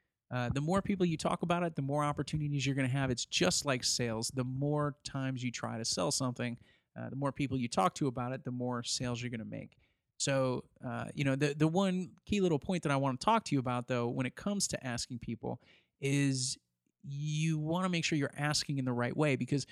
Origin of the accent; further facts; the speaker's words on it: Syracuse, New York, United States; When I go back to my hometown in Syracuse, New York, you know, I can't go to the mall.